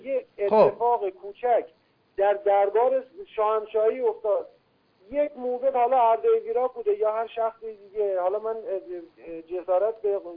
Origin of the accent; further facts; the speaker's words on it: Iran; وقتی که ما ایرانی هستیم و اسم ایرانی رومونه هست